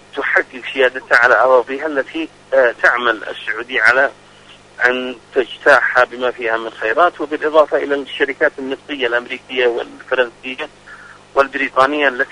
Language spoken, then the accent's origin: Arabic; Yemen; تنفيذ عدوان على بلدنا اليمن